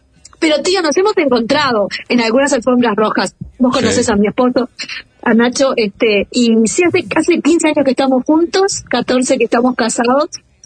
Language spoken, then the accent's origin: Spanish; Uruguay; la otra mitad somos uruguayas.